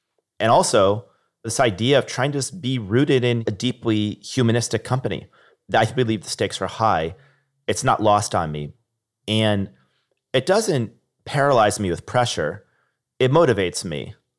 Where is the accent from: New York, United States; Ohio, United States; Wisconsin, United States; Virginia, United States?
New York, United States; Niskayuna; I remember growing up in Niskanen, New York.